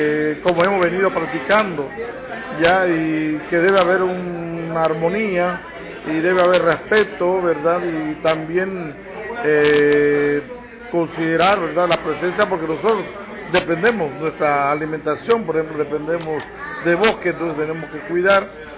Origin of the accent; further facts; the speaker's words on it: Panama; soy cuna de Panamá, o indígena cuna de Panamá.